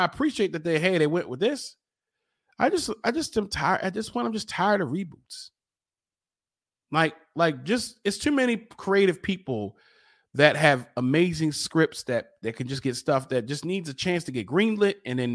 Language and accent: English; Baltimore, Maryland, United States; I'm from Baltimore. Hacks, which was pretty much hitchhiking, has always been a thing.